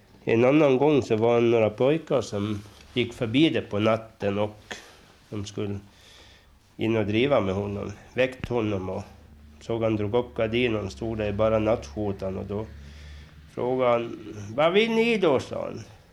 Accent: Norrbo, Dalarna County, Sweden; Jag är född i Norrbo, ja.

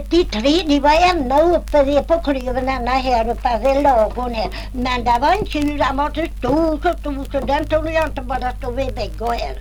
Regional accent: Sväntar, Sweden; born there; Nej, jag är född i Sväntar.

